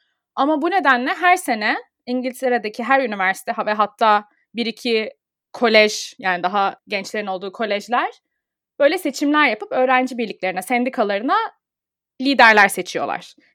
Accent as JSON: {"language": "Turkish", "region": "İzmir", "country": "Turkey", "tie": "born or raised there", "moved": "as an adult", "lives_now": "London, United Kingdom", "said": "İzmir'de doğdum. İzmir Amerikan'da okudum. Yani 15 sene aynı kampüsteydim. Bayağı fanusta gibi İzmir'de okudum. Sonra Londra'ya geldim."}